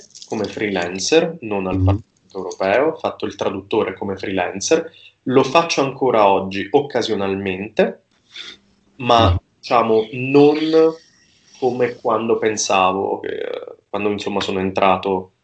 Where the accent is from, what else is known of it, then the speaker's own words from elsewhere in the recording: Termoli, Molise, Italy; io provengo dal Molise, da Termoli, che è una delle città più grandi del Molise, 35.000 persone, quindi vengo da una parte del mondo estremamente rurale.